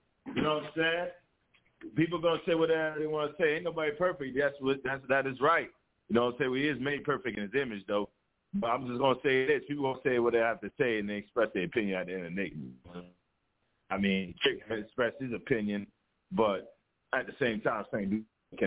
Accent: Dade County, Florida, United States; I'm from Dade County, so, you know what I mean? DP family, baby.

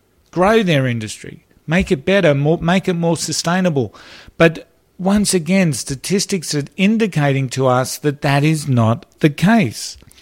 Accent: Brisbane, Queensland, Australia; just here in Brisbane, in my hometown, there's traffic licenses that were paid to the government

